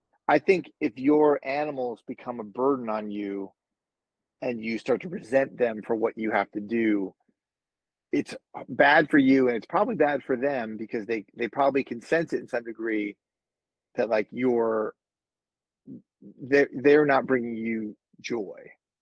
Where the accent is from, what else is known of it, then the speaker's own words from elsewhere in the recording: New Jersey, United States; I mean, I grew up in North Jersey and then I never had horses.